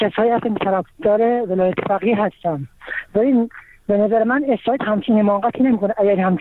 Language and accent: Persian; Iran; ما هم ایرانی هستیم بالاخره